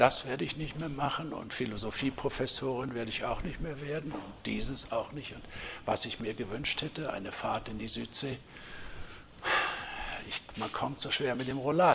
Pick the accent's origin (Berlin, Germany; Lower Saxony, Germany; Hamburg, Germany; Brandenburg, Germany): Brandenburg, Germany; Wittenberge; born there; Und deshalb bin ich in Wittenberge zur Welt gekommen.